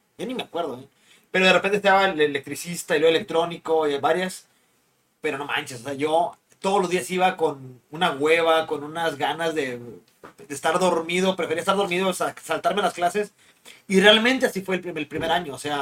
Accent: Hidalgo, Mexico; Todos son ingenieros en mi pueblo, soy de Hidalgo.

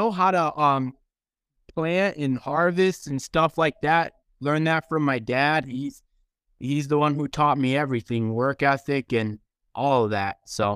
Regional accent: Rockford, United States; In Rockford. So I actually come from a family of 22

